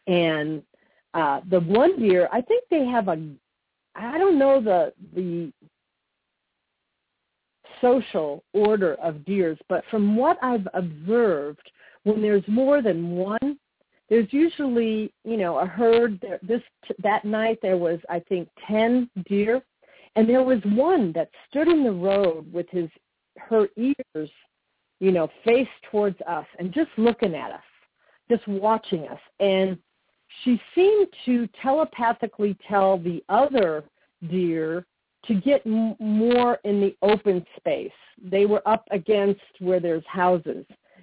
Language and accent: English; Chicago, Illinois, United States; I grew up in Chicago, as I said, and we always lived within about a mile, a little over a mile from the beach.